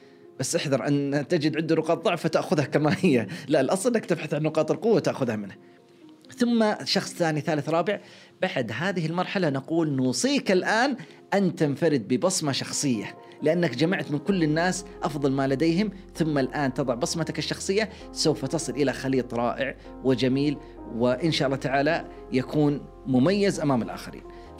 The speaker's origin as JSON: {"language": "Arabic", "country": "Saudi Arabia", "said": "مثلا عندنا في السعودية"}